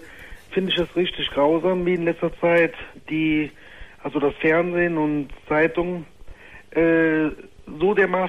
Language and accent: German; Germany; born there; ich lebe hier in Deutschland. Ich bin auch hier in Deutschland geboren.